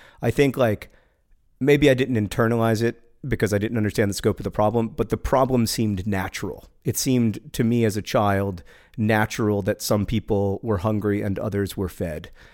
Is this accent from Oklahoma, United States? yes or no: yes; Oklahoma, United States; I had the pleasure of marrying my husband in my home state of Oklahoma